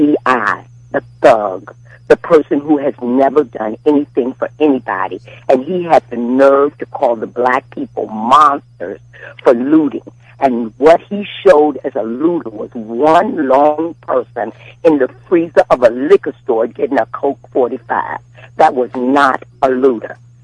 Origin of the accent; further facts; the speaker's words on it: St. Louis, Missouri, United States; and I'm calling from Maryland. And I am in St. Louisan, and I want to give a shout out to my homies there for setting it off.